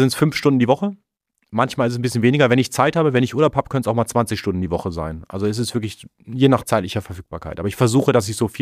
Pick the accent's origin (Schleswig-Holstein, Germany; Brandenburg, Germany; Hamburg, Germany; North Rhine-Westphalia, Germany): North Rhine-Westphalia, Germany; Bonn; Es gab in meiner Heimat Bonn einen Triathlon, da konnte man den Rhein runterschwimmen.